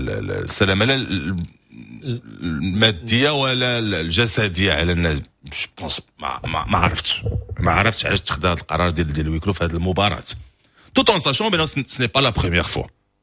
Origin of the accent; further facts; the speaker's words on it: Morocco; لانه الاستقبال عندنا احنا كمغاربه استقبال كيكون كتستقبل الناس كترحب بالناس